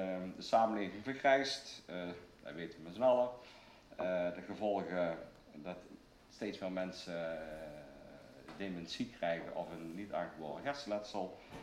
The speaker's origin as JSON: {"language": "Dutch", "town": "Helmond", "region": "North Brabant", "country": "Netherlands", "lives_now": "Asten, Netherlands", "said": "ik kom van origine uit Helmond."}